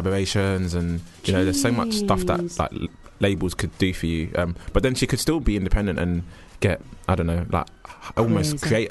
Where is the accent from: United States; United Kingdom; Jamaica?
Jamaica; You know, I'm Jamaican, if that helps.